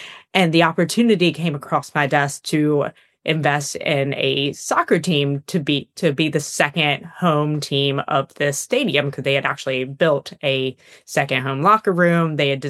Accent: High Point, North Carolina, United States; So I am from North Carolina. So I'm a High Point, North Carolina native, born and raised.

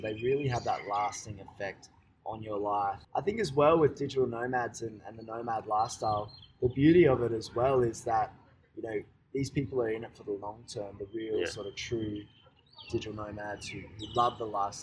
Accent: Perth, Western Australia, Australia; my hometown's Perth, and I work with a guy from Perth

